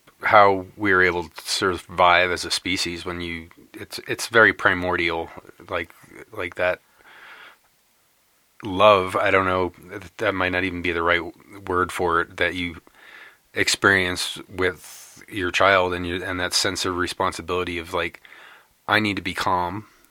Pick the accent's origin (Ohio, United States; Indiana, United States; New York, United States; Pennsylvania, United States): New York, United States; I'm from New York State, yeah, originally.